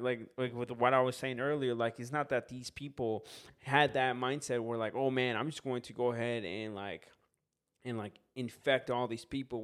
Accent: Minnesota, United States; Dude, I'm from Minnesota.

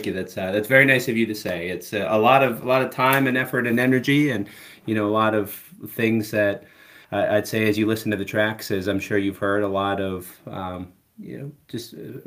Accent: Virginia, United States; now in Pittsburgh, United States; I'm from Pittsburgh, Pennsylvania, and Brian's back from where I'm originally from, down in the Virginia area.

